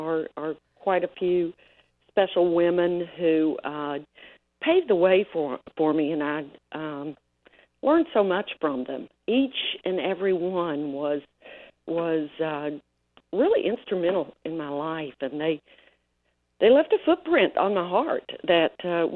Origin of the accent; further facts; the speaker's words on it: West Virginia, United States; growing up in West Virginia.